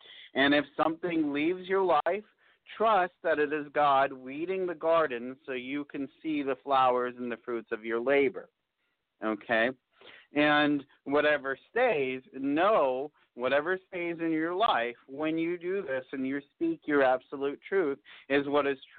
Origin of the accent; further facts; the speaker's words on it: West Palm Beach, Florida, United States; born there; now in Georgia, United States; Oh, wow. I was born in West Palm Beach.